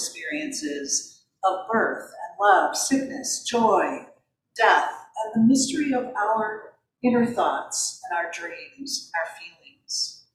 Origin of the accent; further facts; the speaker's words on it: Michigan, United States; I grew up in Michigan.